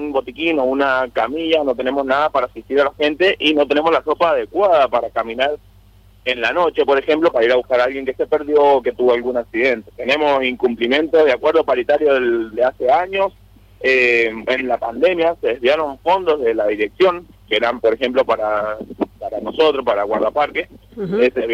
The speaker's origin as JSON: {"language": "Spanish", "town": "Cordón del Plata", "region": "Mendoza", "country": "Argentina", "said": "yo que soy de Cordón del Plata"}